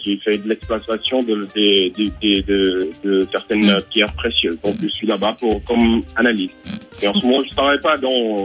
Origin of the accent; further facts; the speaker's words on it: Senegal; French is a second language; moved away as an adult; now in Rio, Brazil; moi j'ai quitté le Sénégal un peu tard parce que j'avais 23-25 ans. Donc je suis venu ici au Brésil pour faire administration des affaires avec spécialisation en finance. Et je suis venu, j'ai appris le portugais comme tout le monde